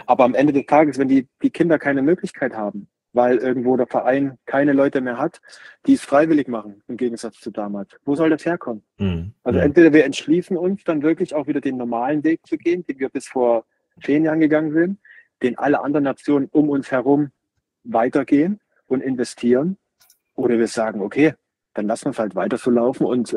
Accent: Johanngeorgenstadt, Saxony, Germany; Johann Geheudenstadt, wo ich aufgewachsen bin, als auch dann im Schwarzwald in Hinterzarten

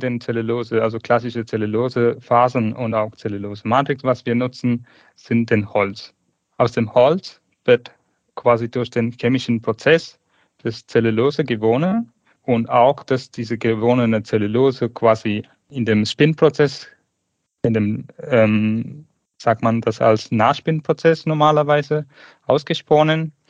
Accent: Tamil Nadu, India; born there; German is a second language; Ich komme ursprünglich aus Indien, geboren in 1985 in dem Südindien, Tamil Nadu.

